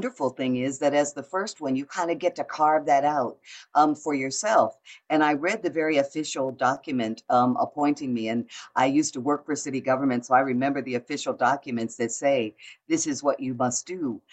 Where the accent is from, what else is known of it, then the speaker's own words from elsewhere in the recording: Detroit, Michigan, United States; moved away as an adult; now in Atlanta, United States; And I grew up in Detroit. I love Detroit. But when I got here, I was so young, I was not quite 20, so that I really grew up here.